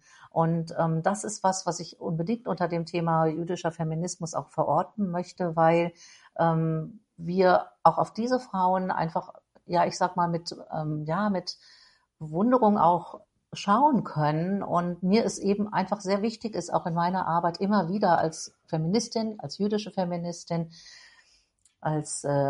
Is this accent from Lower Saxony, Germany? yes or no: no; Berlin, Germany; also born or lived in North Rhine-Westphalia / Netherlands / Israel; Ich bin ja nicht nur in West-Berlin aufgewachsen, sondern in Nordrhein-Westfalen und in Holland und aber auch in Israel bei meiner Großmutter, die emigriert ist